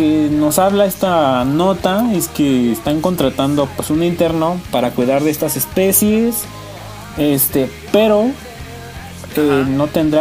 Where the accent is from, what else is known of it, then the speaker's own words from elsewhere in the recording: Mexico City, Mexico; Yo soy chilango. Chilango, mira, barrio pesado.